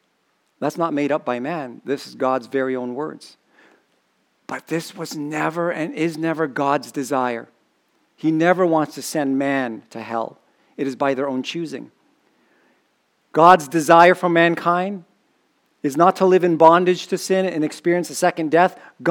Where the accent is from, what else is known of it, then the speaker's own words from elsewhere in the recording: Philippines; I like that as a Filipino.